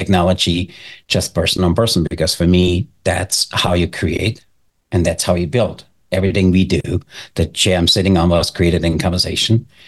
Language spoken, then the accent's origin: English; Austria; I'm born and raised in Austria. So if you can't tell from my accent, and I'm not a, you know, a resident of the US. So I'm native Austrian, had the opportunity to grow up in a small town.